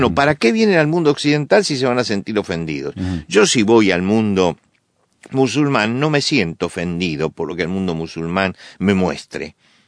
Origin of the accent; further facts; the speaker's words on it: Argentina; Y yo tengo en mi país un caso muy, pero muy característico de esto. Le cedió el gobierno argentino